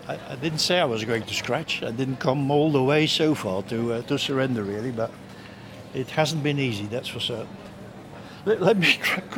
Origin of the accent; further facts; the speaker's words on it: Geraardsbergen, Flanders, Belgium; English is a second language; I'm actually from Gerardsbergen, my hometown and the hometown of the Transcontinental race as such.